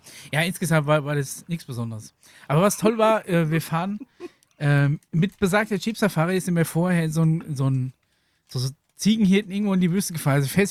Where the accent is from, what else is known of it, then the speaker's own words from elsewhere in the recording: Bavaria, Germany; habe ich sofort gewusst, der kommt aus meiner Ecke. Und habe ich dann gefragt, wo er herkommt, aber aus Niedernberg.